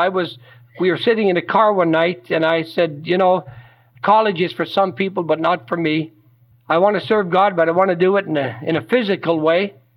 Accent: Michigan, United States; And I was from Upper Michigan on there.

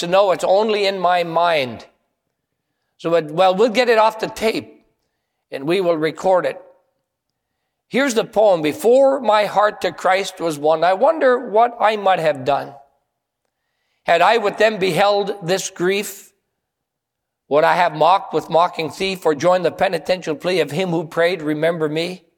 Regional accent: Copper Harbor, Michigan, United States; I said, up by Copper Harbor.

